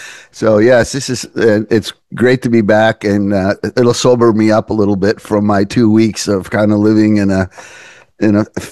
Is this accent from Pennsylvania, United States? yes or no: no; Milwaukee, Wisconsin, United States; I grew up in Milwaukee, a Roman Catholic.